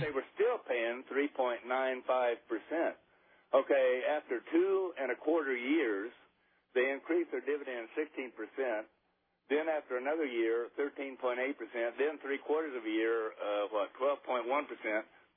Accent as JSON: {"language": "English", "town": "Clovis", "region": "New Mexico", "country": "United States", "said": "because I'm from Clovis, New Mexico."}